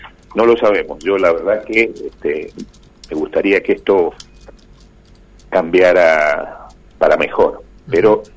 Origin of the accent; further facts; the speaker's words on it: Mendoza, Argentina; a los 2 millones de habitantes que somos de Mendoza, ya no alcanza